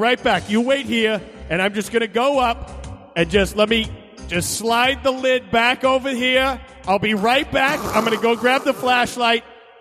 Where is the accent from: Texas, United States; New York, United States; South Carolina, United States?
South Carolina, United States; Greenville; In Greenville, South Carolina.